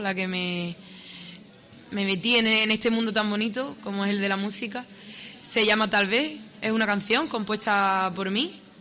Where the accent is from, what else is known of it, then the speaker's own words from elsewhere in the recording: Isla Cristina, Andalusia, Spain; En mi pueblo, Isla Cristina, los carnavales es algo que predomina allí.